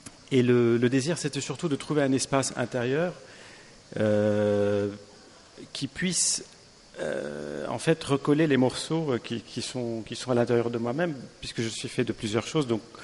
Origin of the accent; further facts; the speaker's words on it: Beirut, Beirut Governorate, Lebanon; quand j'étais enfant, j'étais donc à Beyrouth pendant la guerre